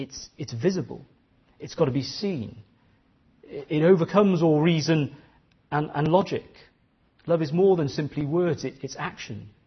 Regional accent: India; When I was growing up in India

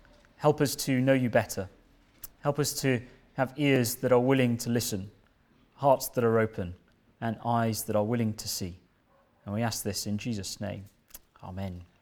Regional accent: India; I like long films, as I come from India, and Indian films are very long

